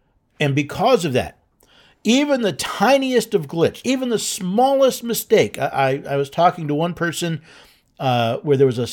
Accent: Tennessee, United States; including, by the way, in my home state of Tennessee.

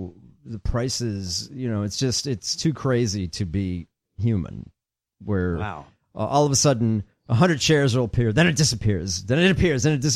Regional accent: Midwest, United States; I grew up in the Midwest, so, you know, you have rain, fucking rainstorms.

